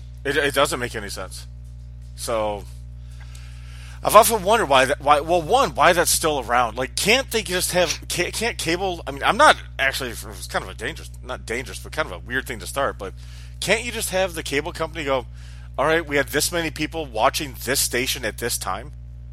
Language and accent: English; Detroit, Michigan, United States; Look at the Tigers. We're both from Detroit.